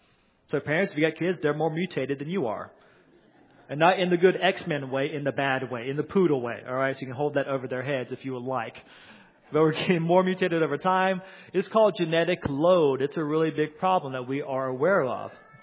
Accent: North Carolina, United States; First of all, I'm from North Carolina originally.

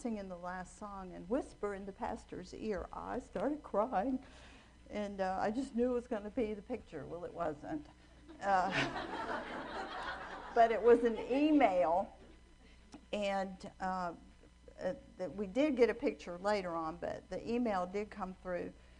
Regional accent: Atlanta, Georgia, United States; born there; I was born in Atlanta. I'm an only child.

